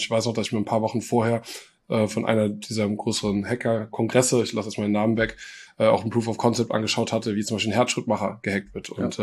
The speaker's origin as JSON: {"language": "German", "country": "Nigeria", "tie": "born or raised there", "moved": "yes", "lives_now": "Germany", "said": "ich bin in Nigeria groß geworden und habe dann nicht so entspannte ersten Teil meiner Vita gehabt und musste im Endeffekt von dort fliehen"}